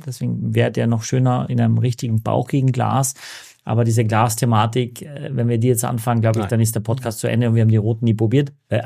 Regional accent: Austria; now in Germany; Okay, ich bin Österreicher, meine Töchter in Hamburg geboren, meine Frau in Pinneberg geboren.

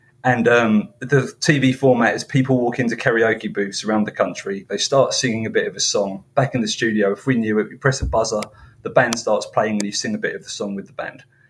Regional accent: East of England, United Kingdom; moved away as an adult; also born or lived in Scarborough, United Kingdom; originally from South Hertfordshire, but basically North London. It's really close to Enfield.

